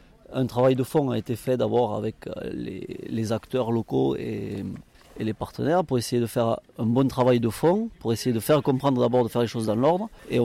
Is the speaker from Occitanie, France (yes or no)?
yes; Barran, Occitanie, France; De Baran, une petite commune à 15 km d'ici.